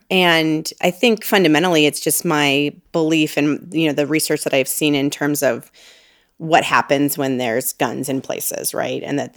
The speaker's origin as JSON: {"language": "English", "region": "Colorado", "country": "United States", "tie": "born or raised there", "also_born_or_lived": "North Carolina", "said": "We grew up in Colorado, but we had moved back from North Carolina, a small town in North Carolina."}